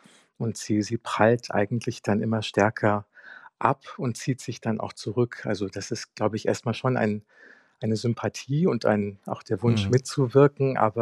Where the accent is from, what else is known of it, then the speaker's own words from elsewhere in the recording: Heusenstamm, Hesse, Germany; also Frankfurt, Offenbach, Heusenstamm, wo ich aufgewachsen bin